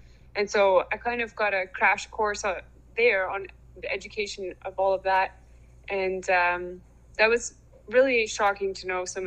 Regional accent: Kingston, Ontario, Canada; I'm originally from Kingston, Ontario in Canada, and started sailing there

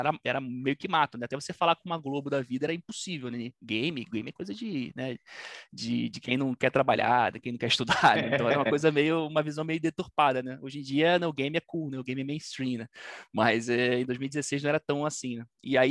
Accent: Rio de Janeiro, Brazil; Lá no Rio a gente chamava de virada, né? Sou carioca.

